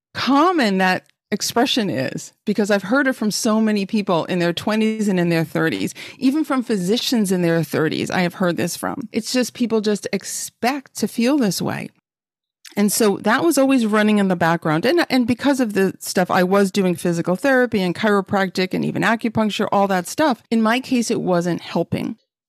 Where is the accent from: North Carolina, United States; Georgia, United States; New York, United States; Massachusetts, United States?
New York, United States; New York City; I was a little kid. I grew up in New York City.